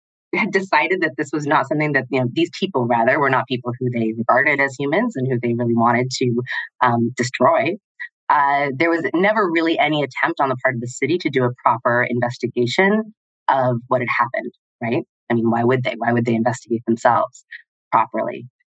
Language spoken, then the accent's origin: English; West Coast, United States; I grew up on the West Coast in a small town, a very, very white small town